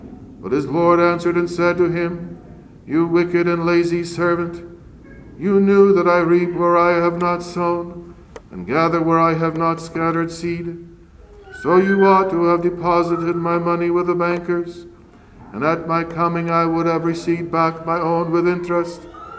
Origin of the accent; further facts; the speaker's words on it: North Carolina, United States; accent: North Carolina; You can pardon my North Carolina accent.